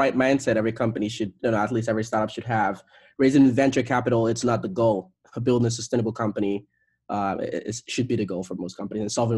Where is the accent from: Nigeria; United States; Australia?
Nigeria; I was born, I grew up in Nigeria